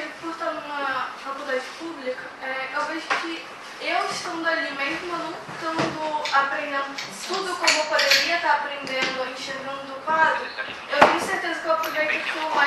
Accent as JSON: {"language": "Portuguese", "town": "São Gonçalo", "region": "Rio de Janeiro", "country": "Brazil", "said": "São Gonçalo."}